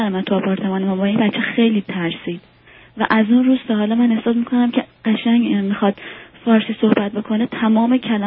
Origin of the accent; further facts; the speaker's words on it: Iran; also born or lived in Netherlands; now in Canada; ما هلند بودیم، از ایران امیگرنت شدیم اومدیم کانادا.